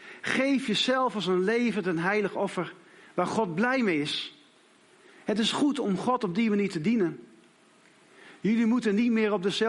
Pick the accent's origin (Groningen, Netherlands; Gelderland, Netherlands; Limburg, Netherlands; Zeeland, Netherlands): Groningen, Netherlands; Grijpskerk; also born or lived in Assen; now in Friesland, Netherlands; Ik ben niet een Fries. Ik werk nu in Friesland. Oorspronkelijk kom ik uit Groningen. Dus eigenlijk is het nog erger. Maar ik ben geboren in Grijfskerk. Een heel klein dorpje in Groningen. Maar ik heb een lange tijd gewoond in Assen, de hoofdstad van Drenthe.